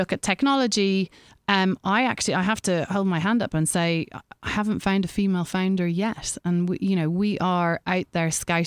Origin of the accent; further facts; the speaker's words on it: Ireland; See, I, being Irish, I've got a big … fangirl thing.